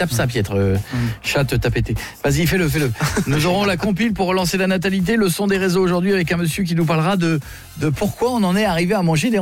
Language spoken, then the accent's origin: French; Hauts-de-France, France; C'est tout inversé chez nous dans le Nord.